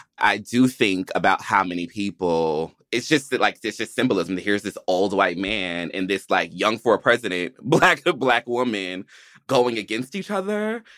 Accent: Georgia, United States; And maybe because I am from Georgia, and then maybe because I have been in the rural suburban South for a long time

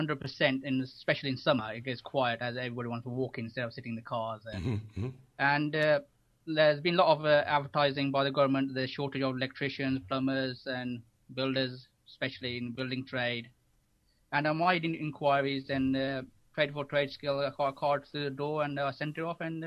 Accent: Slough, South East England, United Kingdom; I come from Slav, just around the corner from Windsor Castle.

